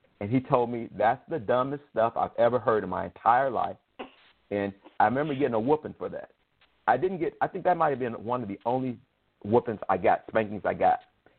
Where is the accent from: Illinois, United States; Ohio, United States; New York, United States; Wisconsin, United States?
Illinois, United States; Chicago; My parents were very different. We grew up in Chicago. We grew up in the city of Chicago.